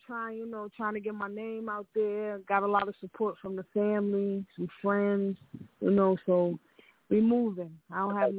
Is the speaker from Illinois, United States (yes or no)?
no; New Jersey, United States; I'm from North New Jersey.